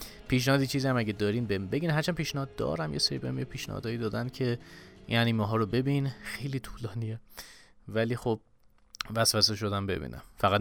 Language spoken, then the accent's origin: Persian; Iran; حداقل برای ما که ایرانی هستیم